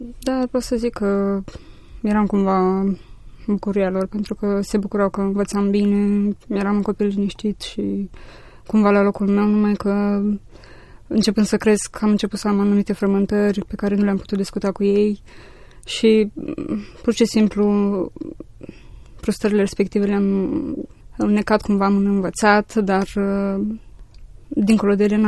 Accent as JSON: {"language": "Romanian", "town": "Botoșani", "region": "Botoșani County", "country": "Romania", "tie": "born there", "said": "M-am născut în Botoșani, într-o familie modestă și aș putea zice de oameni morali care m-au învățat mereu să mă închin unui Dumnezeu care poartă de grijă."}